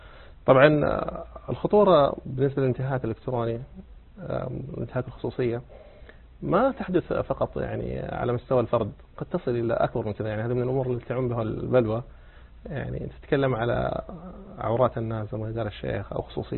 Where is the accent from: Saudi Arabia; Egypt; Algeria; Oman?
Saudi Arabia; عندنا في المملكة العربية السعودية على سبيل المثال في نظام الجريمة المعلوماتية